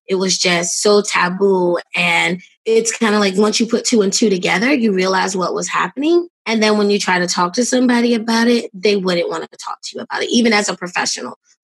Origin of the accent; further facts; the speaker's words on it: Brooklyn, New York, United States; And I'm originally from Brooklyn, but my family's from North Carolina.